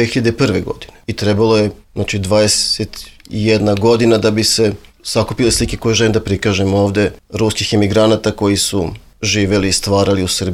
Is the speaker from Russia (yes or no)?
yes; Moscow, Russia; ja sam odrastao u Rusiji. Moj otac je bio dopisnik politike i mi smo otišli da živimo u Moskvu te dalekih 1983. godine. Ja sam u Rusiji živeo do 1927. godine.